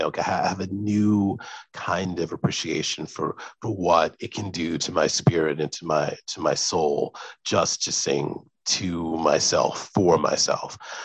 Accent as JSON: {"language": "English", "region": "Alabama", "country": "United States", "tie": "born or raised there", "also_born_or_lived": "San Francisco", "lives_now": "New York, United States", "said": "I grew up in Alabama and I moved to San Francisco, and you have a little more space in San Francisco, but it's still, you know, a very congested big city. And now I live in New York"}